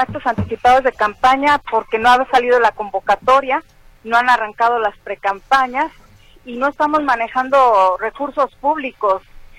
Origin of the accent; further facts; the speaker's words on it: Guadalajara, Jalisco, Mexico; como jalisciense, como tapatía, como mujer, como madre de familia.